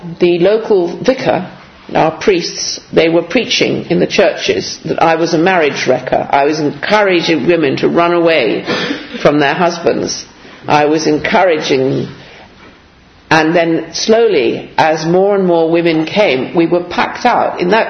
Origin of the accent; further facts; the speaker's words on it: China; also born or lived in Middle East; now in England; And I had been brought up in China. I was born in China. I'd lived in the Middle East.